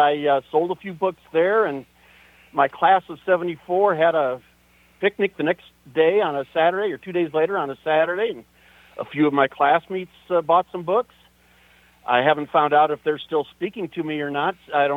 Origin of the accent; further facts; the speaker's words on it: Iowa, United States; I have donated some copies to Kendall Young, That's my hometown library. I spent many an evening at Kendall Young Library during my school days.